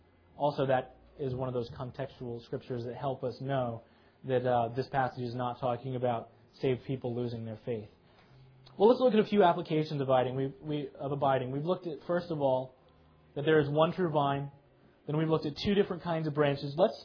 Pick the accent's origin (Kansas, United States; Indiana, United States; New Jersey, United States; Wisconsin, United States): Kansas, United States; Again, I'm from Kansas, so I'm not somebody who has ever owned a vineyard.